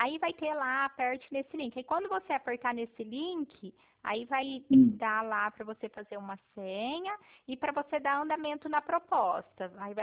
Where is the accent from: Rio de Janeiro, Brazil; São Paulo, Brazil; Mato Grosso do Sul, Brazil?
São Paulo, Brazil; Fernandópolis; born there; also born or lived in São José do Rio Preto; now in Pirassununga, Brazil; Eu nasci em Fernandópolis, uma cidade do interior.